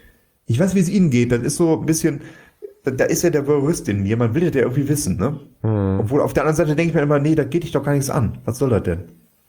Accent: Cologne, North Rhine-Westphalia, Germany; so als Kölsche

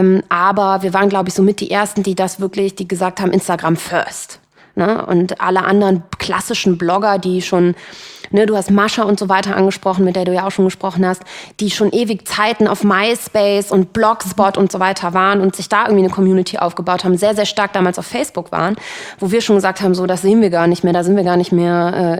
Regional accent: Cologne, North Rhine-Westphalia, Germany; Ich bin ja Kölnerin

